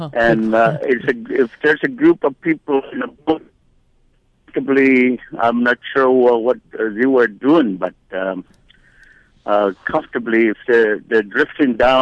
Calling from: Fish Camp, California, United States; I'm calling from Fish Camp.

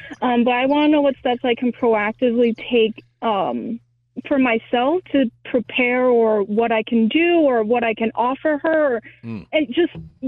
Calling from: Amsterdam, North Holland, Netherlands; I'm calling from Amsterdam.

